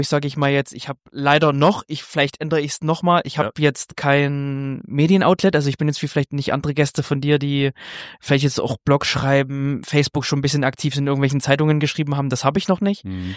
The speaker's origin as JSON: {"language": "German", "region": "Saxony", "country": "Germany", "said": "ich komme eigentlich aus dem Erzgebirge und ja eigentlich, genau, auch meine Bergbauregion"}